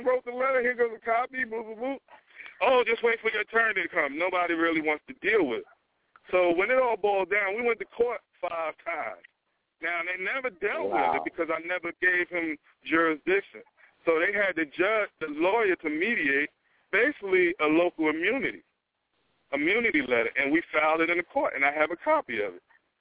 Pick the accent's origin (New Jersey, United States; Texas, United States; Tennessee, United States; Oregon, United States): New Jersey, United States; I'm from New Jersey originally.